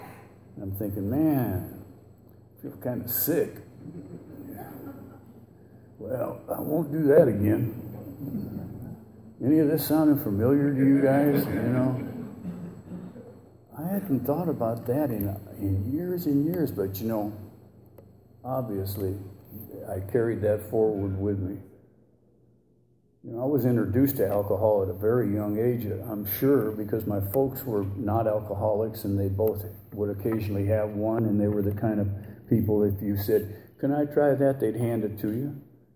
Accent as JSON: {"language": "English", "town": "Van Nuys", "region": "California", "country": "United States", "tie": "born or raised there", "said": "I'm growing up in Van Nuys, California."}